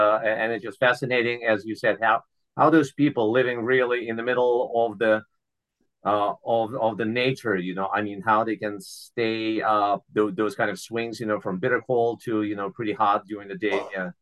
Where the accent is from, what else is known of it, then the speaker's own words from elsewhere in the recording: Ukraine; now in United States; as you know well, I grew up in Ukraine, and anyone who knows me longer than 30 seconds, they know that I'm Ukrainian